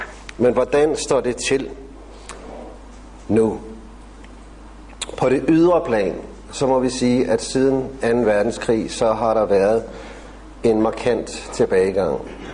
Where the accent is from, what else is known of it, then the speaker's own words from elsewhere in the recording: Copenhagen, Capital Region of Denmark, Denmark; now in Hillerød, Denmark; Jeg bor i Hillerød. Jeg er vokset op i København.